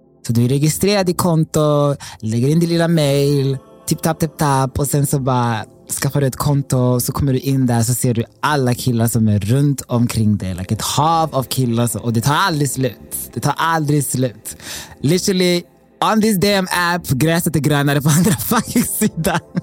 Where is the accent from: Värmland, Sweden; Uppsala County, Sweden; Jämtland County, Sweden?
Uppsala County, Sweden; Enköping; Han bodde i Enköping. Jag är från Enköping.